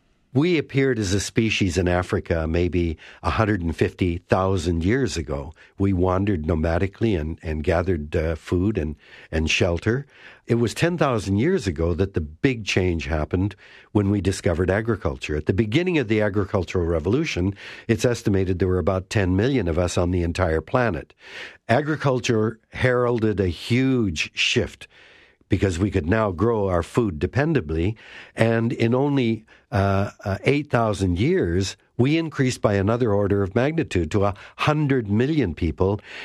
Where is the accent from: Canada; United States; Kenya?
Canada; my mother and father were born and raised in Canada, in Vancouver. They spoke English at home. I didn't speak any Japanese, and I thought of myself as a Canadian kid.